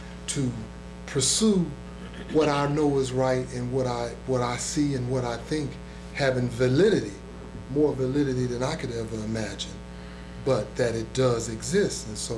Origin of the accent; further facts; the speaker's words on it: the South, United States; when we moved from the South, the Deep South, we lived in a town of 700, we had never seen violence.